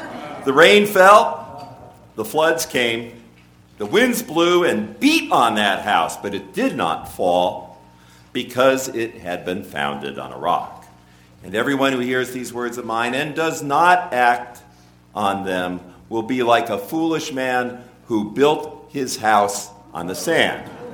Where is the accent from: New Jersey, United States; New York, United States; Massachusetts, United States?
Massachusetts, United States; Boston; People in my hometown in Boston are learning it firsthand